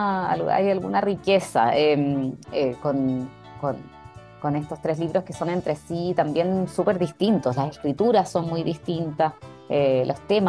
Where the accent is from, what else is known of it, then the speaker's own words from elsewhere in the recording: Chile; aparece mucho más que soy una escritora chilena.